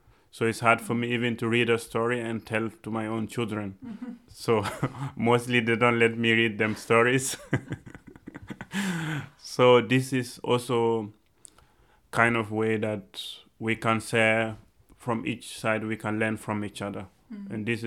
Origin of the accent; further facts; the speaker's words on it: Burkina Faso; now in Austria; I'm from Burkina Faso in the Sahel region in West Africa and living in Austria since a couple of years.